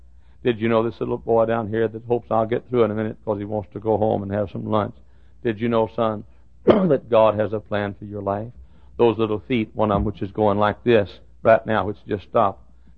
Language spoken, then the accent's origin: English; Dallas, Texas, United States; also born or lived in Italy, Texas; From the day that I was born in Italy, Texas. And at a year of age was moved to Dallas. To that little two-room shack we had out on Ann Arbor Street with an outhouse and a wood stove and a dipper and a bucket of water.